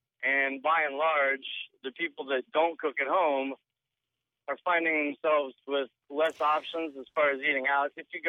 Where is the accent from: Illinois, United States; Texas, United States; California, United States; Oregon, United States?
Oregon, United States; now in Columbus, United States; I came to Columbus from Oregon.